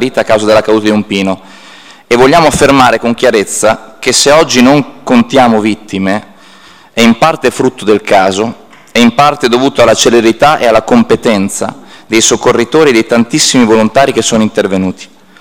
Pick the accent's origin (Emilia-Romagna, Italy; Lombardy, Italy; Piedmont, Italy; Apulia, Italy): Emilia-Romagna, Italy; Cervia; il nostro volto migliore, da cervesi e da romagnoli